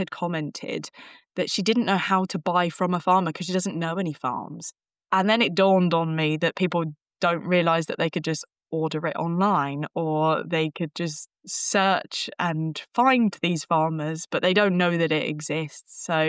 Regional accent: United Kingdom; So most of my videos, I will start with, I'm a British farmer, or I'm a farmer and I sell my meat

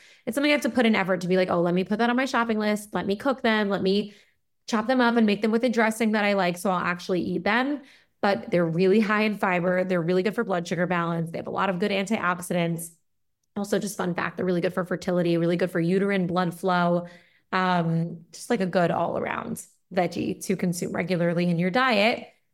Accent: Westchester, New York, United States; I grew up in Westchester, which has like really, really beautiful malls.

